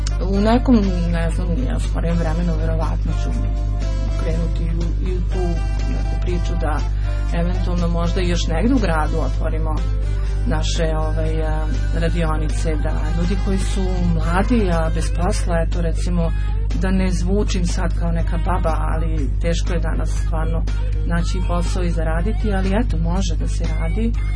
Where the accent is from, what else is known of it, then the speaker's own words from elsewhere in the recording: Lapovo, Šumadija, Serbia; ja rodom iz Lapova i u Lapovu imam puno prijatelja, imam na kraju krajeva kuću i majku i tamo sam vrlo često vikendom